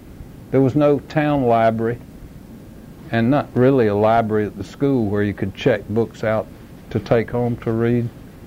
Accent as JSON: {"language": "English", "town": "Laurinburg", "region": "North Carolina", "country": "United States", "said": "when he found out I was from Laurinburg, neighboring town, lived next to his uncle, Albert, we had instant communication."}